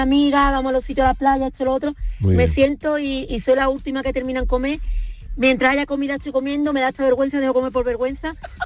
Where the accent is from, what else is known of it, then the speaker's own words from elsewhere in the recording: Sanlúcar de Barrameda, Andalusia, Spain; now in Jerez de la Frontera, Spain; yo llevo 20 años viviendo en Jerez y yo soy de Sanlúcar, vivo en Jerez, llevo 20 años